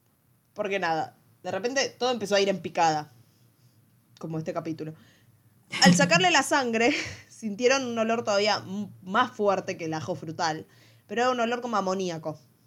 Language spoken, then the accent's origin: Spanish; Buenos Aires, Argentina; no como yo, que soy porteña.